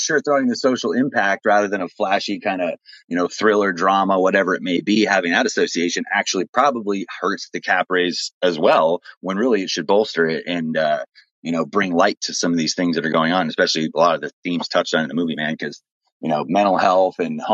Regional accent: Las Vegas, Nevada, United States; it was completely and entirely shot in my hometown. And I'm born and raised here 30 years.

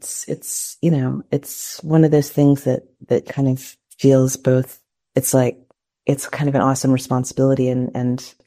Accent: United States; because I am an American and I reside in the US

